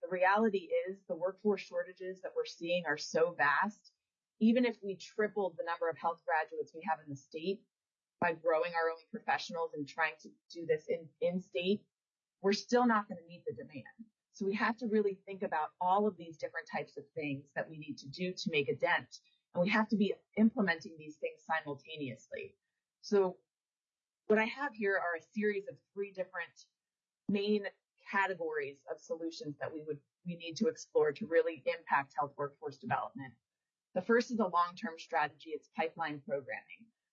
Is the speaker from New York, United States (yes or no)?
yes; New York City, New York, United States; born there; accent: New York; now in Alaska, United States; I was born in the Bronx, New York. My dad's an immigrant from Italy. My mom is straight up New Yorker. You might even hear it come through in my accent from time to time, although I've gotten away from that.